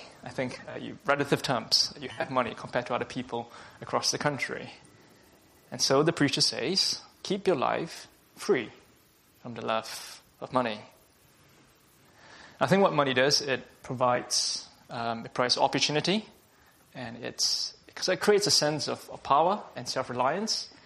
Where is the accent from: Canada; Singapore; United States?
Singapore; moved away as an adult; now in London, United Kingdom; Let me tell you, I'm from Singapore myself, and when I came to London about 9 years ago now